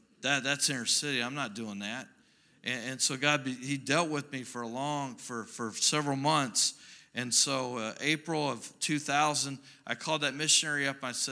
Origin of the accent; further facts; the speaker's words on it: Greencastle, Indiana, United States; I grew up in Greencastle, Indiana. How many know where that's at? So I'm a Hoosier.